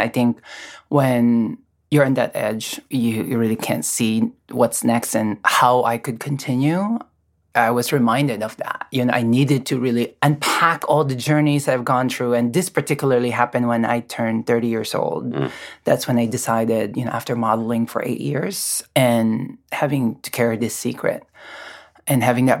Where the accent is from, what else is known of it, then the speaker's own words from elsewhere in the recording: Philippines; English is a second language; I came from a very, very different culture, you know, growing up, born and raised in the Philippines.